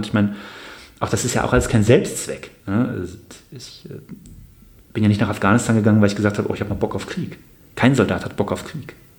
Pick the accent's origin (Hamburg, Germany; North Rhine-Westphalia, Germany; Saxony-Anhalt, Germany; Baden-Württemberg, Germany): North Rhine-Westphalia, Germany; Bonn; Aber wenn man, ich meine, ich komme aus Bonn, ja